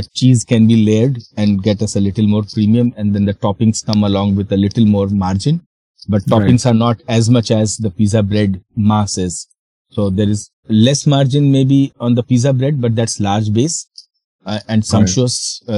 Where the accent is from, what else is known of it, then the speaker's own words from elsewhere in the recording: Khagaria, Bihar, India; a fertilizer shop in my hometown, Bihar, Khagadia, sells football